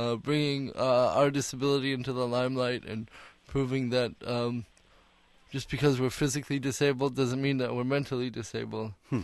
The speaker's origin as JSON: {"language": "English", "town": "St. Paul", "region": "Minnesota", "country": "United States", "tie": "born or raised there", "also_born_or_lived": "Cameroon", "lives_now": "Denver, United States", "said": "I grew up in St. Paul, Minnesota, and I've been living in Denver for about 5 years now."}